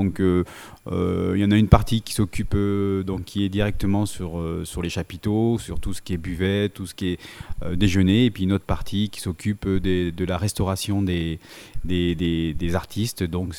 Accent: Montpellier, Occitanie, France; donc je suis originaire de Montpellier. Et donc j'ai une maison à la Fage Saint-Julien.

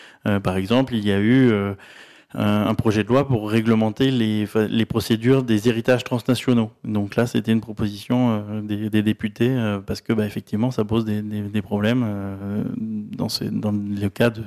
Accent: France

